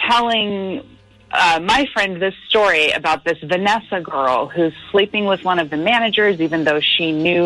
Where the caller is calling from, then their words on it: Hampton, United States; I'm in Hampton.